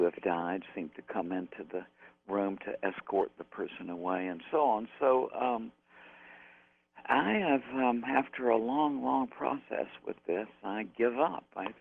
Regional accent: Porterdale, Georgia, United States; For example, I'm from Porterdale, Georgia, and my mom and dad are from Porterdale, Georgia.

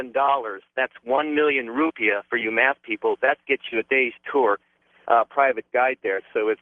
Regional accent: San Francisco, California, United States; I talked to a couple of San Francisco cops because that's my hometown.

